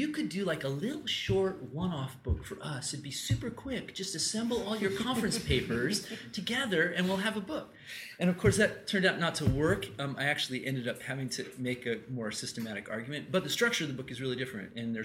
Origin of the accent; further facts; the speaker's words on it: Colorado, United States; I used to ski when I grew up in Colorado, ski at Winter Park